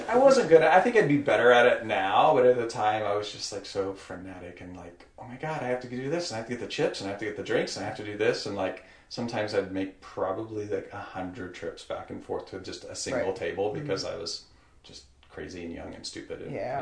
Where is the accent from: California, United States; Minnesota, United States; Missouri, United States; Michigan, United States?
Missouri, United States; Trenton; moved away as an adult; Trenton, Missouri.